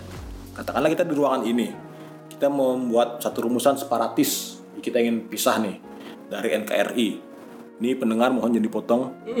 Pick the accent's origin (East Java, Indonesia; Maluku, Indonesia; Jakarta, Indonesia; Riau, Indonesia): Jakarta, Indonesia; born there; Gua misalnya lahirnya di Jakarta, ya beginilah percakapan cara gua berbicara